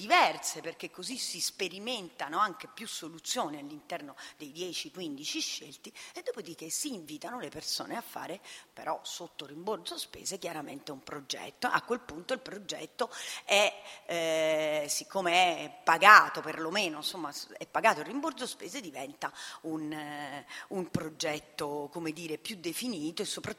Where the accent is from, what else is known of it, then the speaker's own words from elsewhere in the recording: Rome, Lazio, Italy; io vengo dalla città di Roma